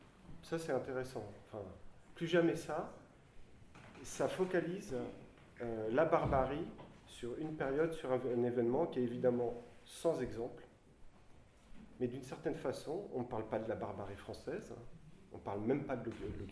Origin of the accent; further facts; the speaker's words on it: Paris, Île-de-France, France; born there; first language French; je suis né à Paris, ma langue maternelle c'est le français, je me sens absolument français et grec en même temps.